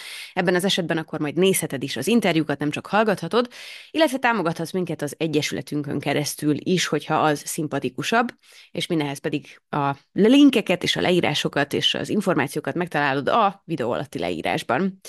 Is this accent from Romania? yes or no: yes; Transylvania, Romania; mi van akkor, ha erdélyi magyarként valóban szeretnénk a demokrácia adta lehetőségekkel élni